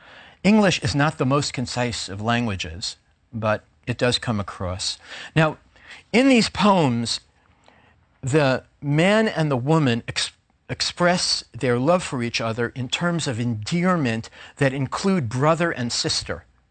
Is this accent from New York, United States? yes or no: yes; Brooklyn, New York, United States; born there; I was so excited because I was born in Brooklyn.